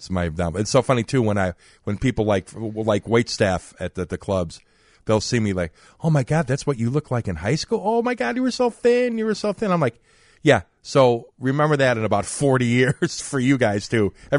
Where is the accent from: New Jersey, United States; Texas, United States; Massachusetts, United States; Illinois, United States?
Illinois, United States; Arlington Heights; Well, where I grew up in Arlington Heights, we moved out there when I was in sixth grade.